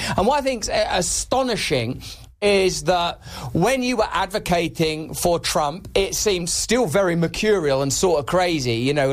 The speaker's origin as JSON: {"language": "English", "region": "England", "country": "United Kingdom", "said": "because I'm an Englishman in your beautiful country."}